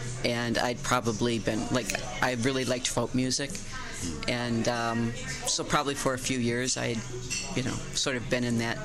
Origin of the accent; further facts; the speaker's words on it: Fort Lee, New Jersey, United States; also born or lived in Racine, Wisconsin; I lived in New Jersey. I was born in Racine, but I lived in New Jersey in the summer of 69. I had gone to high school at Fort Lee High School in Fort Lee, New Jersey.